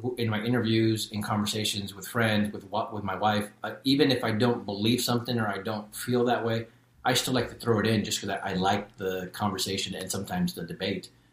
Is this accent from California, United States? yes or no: yes; Long Beach, California, United States; also born or lived in Southern Utah; now in Austin, United States; I've been really spoiled with growing up in Long Beach. Long Beach is amazing in its own right. Southern Utah with the big, beautiful red mountains. And now in Austin